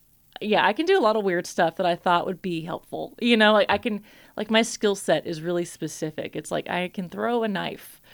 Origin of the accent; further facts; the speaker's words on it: Mississippi, United States; This show is about growing up in Mississippi, in the woods of Mississippi.